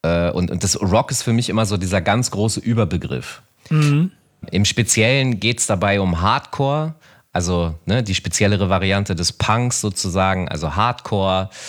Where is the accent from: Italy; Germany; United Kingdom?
Germany; Hanover, Lower Saxony; in meiner Heimatstadt Hannover